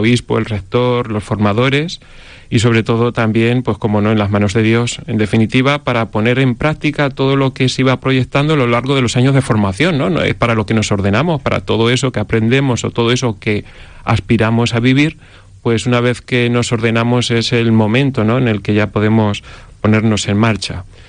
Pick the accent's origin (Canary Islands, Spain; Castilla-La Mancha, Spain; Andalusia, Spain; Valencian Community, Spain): Castilla-La Mancha, Spain; Albacete; Bueno, pues eso, soy de Albacete, manchego, como nosotros decimos